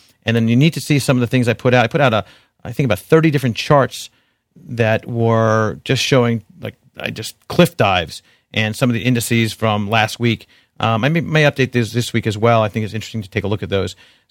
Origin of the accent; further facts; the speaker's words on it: New York, United States; accent: New York; but my New York accent, I guess, is coming through here.